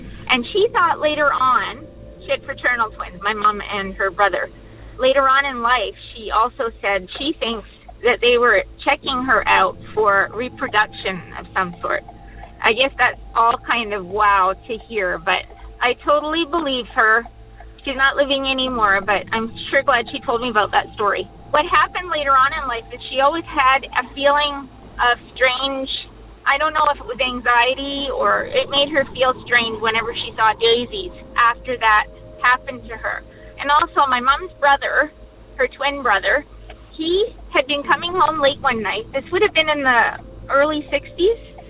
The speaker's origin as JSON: {"language": "English", "region": "British Columbia", "country": "Canada", "said": "I'm from British Columbia, Canada."}